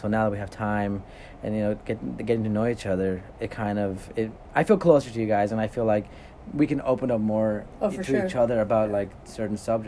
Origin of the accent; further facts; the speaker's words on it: West Coast, United States; East Coast living. You know what? I am glad I grew up on the West Coast.